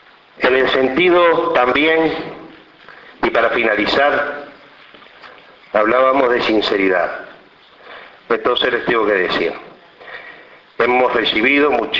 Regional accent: Uruguay; porque somos uruguayos y ya es marca registrada

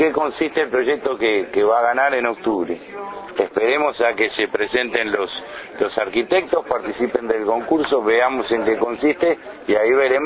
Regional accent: Uruguay; para el turismo de lo que somos los uruguayos

